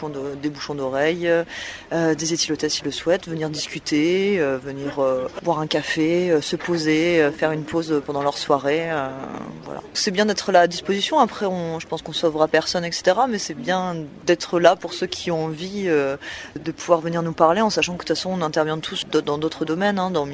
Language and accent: French; Occitanie, France; vu qu'on vient tous de Lozère et qu'on est que des petites associations